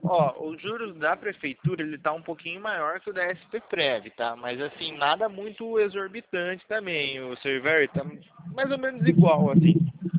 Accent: Campinas, São Paulo, Brazil; also born or lived in Araras; eu sou daqui de Campinas

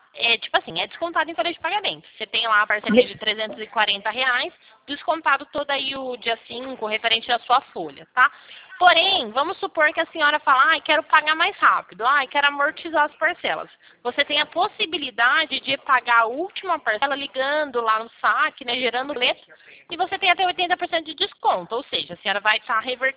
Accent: São Paulo, Brazil; eu sou aqui de São Paulo.

